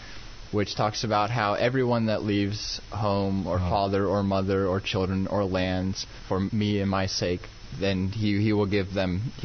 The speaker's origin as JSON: {"language": "English", "region": "Texas", "country": "United States", "tie": "born or raised there", "said": "Because even though my parents were from South Africa, I grew up in Texas, so I was pretty American."}